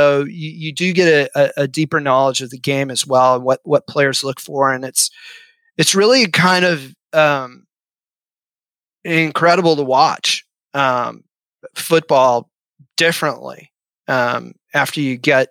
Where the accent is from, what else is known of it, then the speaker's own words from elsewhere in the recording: Wisconsin, United States; Well, I grew up in Wisconsin, so I am quite...